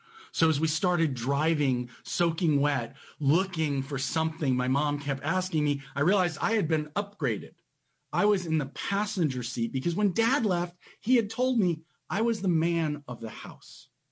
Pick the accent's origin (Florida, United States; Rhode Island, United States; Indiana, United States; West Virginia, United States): Rhode Island, United States; Providence; moved away; I was from Providence, Rhode Island, a relatively big city with giant history, and we were moving to this little rural town that barely had streetlights.